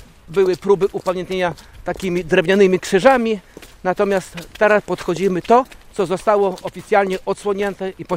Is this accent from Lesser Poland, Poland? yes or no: no; Choroszcz, Podlaskie Voivodeship, Poland; Tak jest. Jestem rodowitym choroszczaninem.